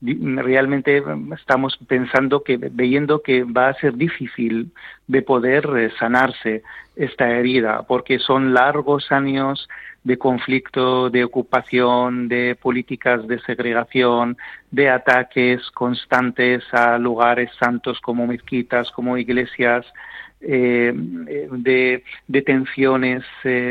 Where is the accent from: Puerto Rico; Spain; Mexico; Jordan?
Jordan; Spanish is a second language; also born or lived in Palestine; Efectivamente, soy originario de Palestina, aunque he crecido en Jordania.